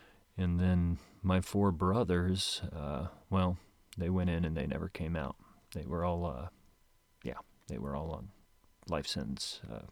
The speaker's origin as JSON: {"language": "English", "town": "Moline", "region": "Illinois", "country": "United States", "tie": "born or raised there", "said": "Well, grew up in Moline, Illinois."}